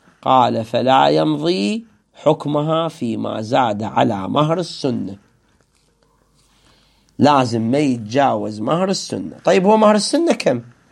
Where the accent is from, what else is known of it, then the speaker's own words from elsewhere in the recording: Iraq; يسموه عندنا بالعراق